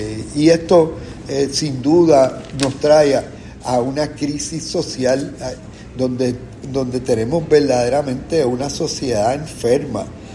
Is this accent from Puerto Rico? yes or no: yes; Puerto Rico; nuestros valores, nuestra idiosincrasia como puertorriqueños, cada día estamos perdiendo.